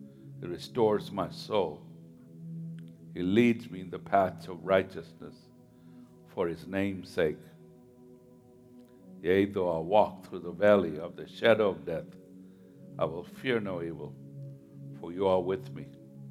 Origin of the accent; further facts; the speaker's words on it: Kenya; I grew up around Kenya, Africa, and there would be the malaria would be very common.